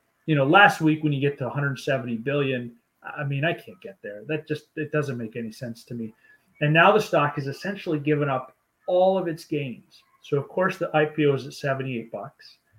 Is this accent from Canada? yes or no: yes; Canada; I'm Canadian.